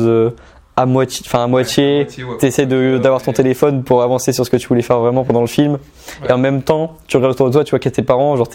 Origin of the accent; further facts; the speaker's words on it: Normandy, France; moi je suis originaire de Normandie. Mec, autour de moi, dans mon entourage en Normandie, dans ma ville de 9000 habitants